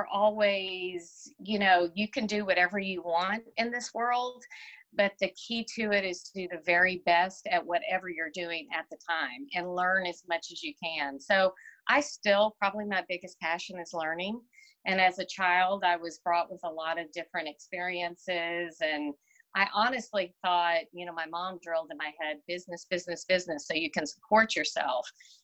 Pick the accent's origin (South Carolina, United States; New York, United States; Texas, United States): Texas, United States; Houston; also born or lived in Germany; now in Griffin, United States; And my husband's like, you've been in Houston since you were 12. I think you're a Houstonian.